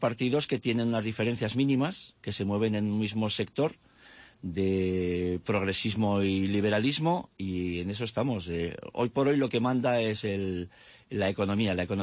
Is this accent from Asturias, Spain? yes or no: no; Jaca, Aragon, Spain; de luchar por mi pueblo, porque yo he vivido fuera y valoro lo que es Jaca